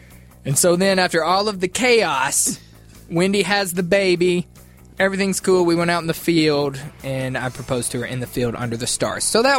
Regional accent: Canada; It's okay, guy. We're from Canada.

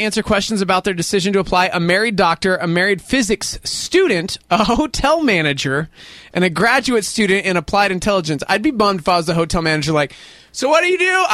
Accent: Texas, United States; I'm from Texas!

